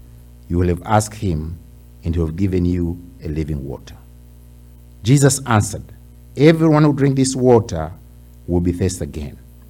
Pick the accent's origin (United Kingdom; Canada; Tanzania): Tanzania; English is a second language; I come from Tanzania, that's in Africa.